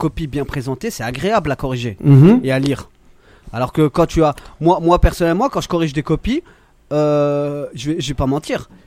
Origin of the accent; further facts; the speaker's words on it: France; Gros défaut chez nous en France.